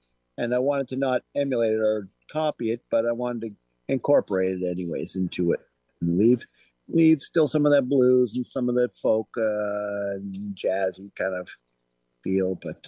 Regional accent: Ormstown, Quebec, Canada; We're from Southwest Quebec, and basically our home base is Ormstown. And it's a little small village in Southwest Quebec, a farming community.

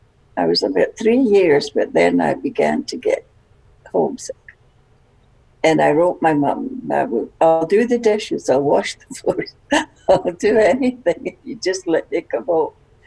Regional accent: Glasgow, Scotland, United Kingdom; I was born in Scotland in a place called Toll Cross. It's on the edge of Glasgow.

